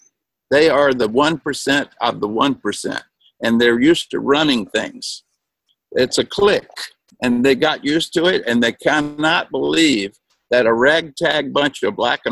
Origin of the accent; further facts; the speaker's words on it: Alabama, United States; Growing up in Alabama, Daddy in the Ku Klux Klan, Granddaddy in the Ku Klux Klan, I was very lucky to go to our church school in Montgomery, Alabama